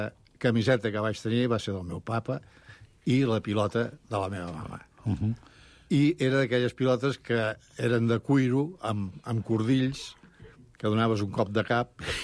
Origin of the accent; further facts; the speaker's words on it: Palamós, Catalonia, Spain; also born or lived in Barcelona; jo anava a un col·legi privat a Palamós, perquè els meus pares, de petits... Jo soc fill de Barcelona, però de petit ens en vam anar a viure a Palamós.